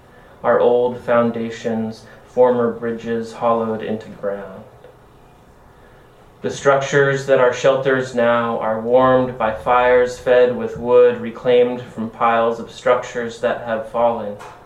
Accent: Idaho, United States; moved away as an adult; also born or lived in Washington / Missoula; now in Alaska, United States; I grew up in North Idaho. I was educated at Western Washington University before I moved to Alaska.

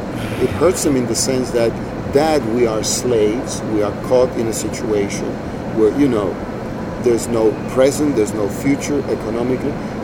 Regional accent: Cuba; I come from Cuba having read the French symbolists in lousy, third-rate translations.

